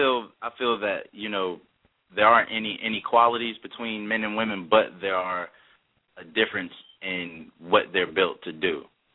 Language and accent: English; Memphis, Tennessee, United States; I always tell people, they're like, where are you from? I say, Memphis.